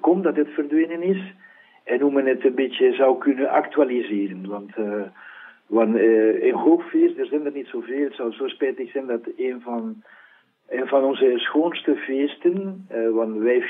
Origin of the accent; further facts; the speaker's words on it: Spain; born there; Dutch is a second language; also born or lived in Belgium; zoals je zei. Ik werd in Spanje geboren in 1957. Hè. En dan, ik heb in Leuven gestudeerd, geneeskunde in het Nederlands. En zo heb ik deze mooie taal geleerd.